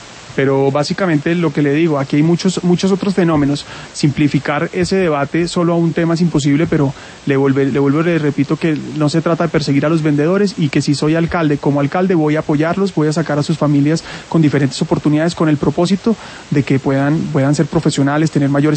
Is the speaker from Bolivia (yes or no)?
no; Bogotá, Colombia; En Bogotá. Yo siempre he vivido en la ciudad, en Bogotá. Soy bogotano